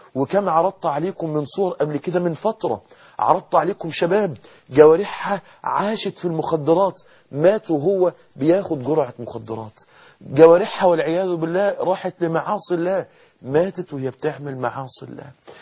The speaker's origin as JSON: {"language": "Arabic", "town": "Mansoura", "region": "Dakahlia", "country": "Egypt", "said": "وتدور الأيام ويبقى في كارثة عندنا في المنصورة، مصيبة في المنصورة"}